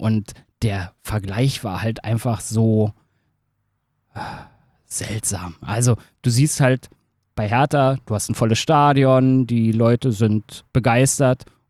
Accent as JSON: {"language": "German", "region": "Berlin", "country": "Germany", "said": "Ich bin Ureinwohner. Ich komme aus dem Wedding. Ja, bei der Leopoldplatz war meine Hut damals. Ja, inzwischen hat es mich ein bisschen weiter in den Norden gezogen. Ja, so über Reinickendorf nach Pankow."}